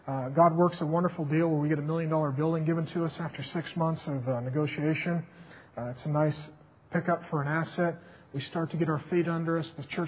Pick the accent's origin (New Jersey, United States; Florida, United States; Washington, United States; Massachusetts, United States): Washington, United States; Seattle; we lived in Seattle, and I grew up in Seattle. I love this city. This is my home.